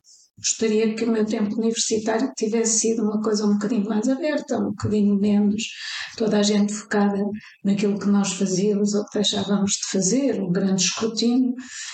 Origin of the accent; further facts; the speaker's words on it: Porto, Norte, Portugal; Nasci no Porto e fiz toda primária e secundária no Porto.